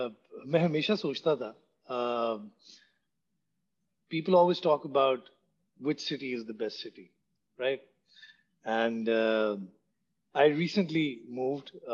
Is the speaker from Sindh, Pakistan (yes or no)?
no; Islamabad, Islamabad Capital Territory, Pakistan; I was born and raised in Islamabad. So there was so much inspiration in that city.